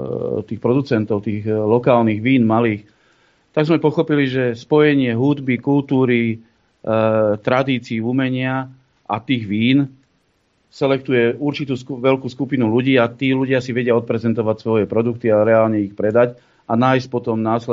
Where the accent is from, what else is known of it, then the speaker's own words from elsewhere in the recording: Levice, Nitra Region, Slovakia; Ja som z Levíce.